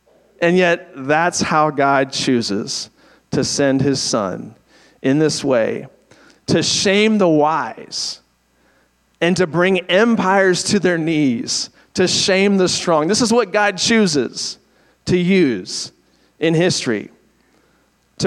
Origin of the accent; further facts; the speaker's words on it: Virginia, United States; now in Texas, United States; I'm from Virginia, where we always make fun of West Virginia.